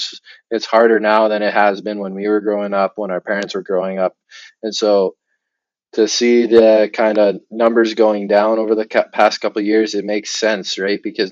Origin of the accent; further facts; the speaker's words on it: Barrhead, Alberta, Canada; Even though you look at when we were growing up in Barrhead, going rate for ice was like $150 an hour when we were junior high-ish age